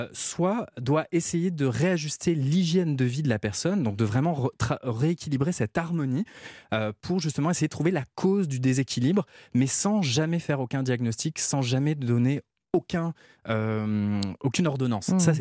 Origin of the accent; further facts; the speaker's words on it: Quebec, Canada; comme je viens du Québec, j'adore la poutine.